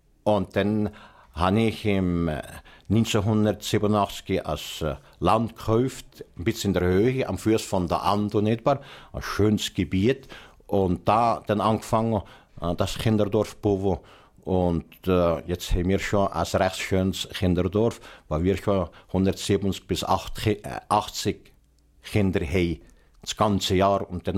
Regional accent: Valais, Switzerland; Als Walliser haben wir ja nie ein schönes Wallis vergessen.

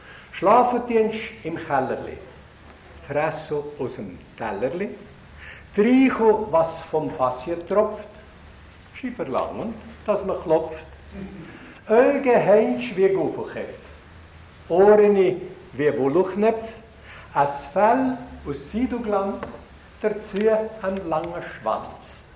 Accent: Valais, Switzerland; Also, ich bin ein Walliser, der wohl in der Fremde verwurzelt ist, aber das Herz ist daheim geblieben.

